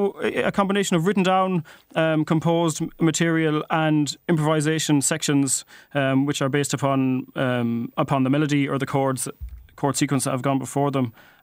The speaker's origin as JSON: {"language": "English", "town": "Galway", "region": "Connacht", "country": "Ireland", "said": "But yeah, we're all Galway. We're from Galway"}